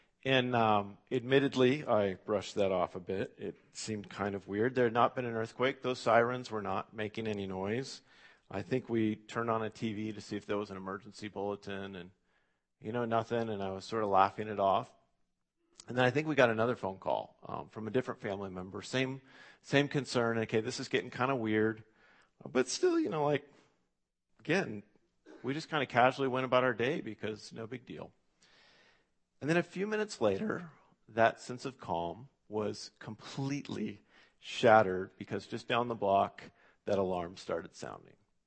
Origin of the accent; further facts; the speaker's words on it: Eugene, Oregon, United States; growing up in Eugene, I used to think it rains a lot here, and then I moved to Seaside.